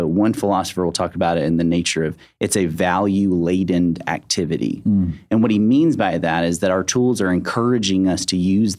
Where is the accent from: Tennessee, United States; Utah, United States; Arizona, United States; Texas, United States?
Tennessee, United States; Nashville; now in Thompson Station, United States; I grew up in Nashville.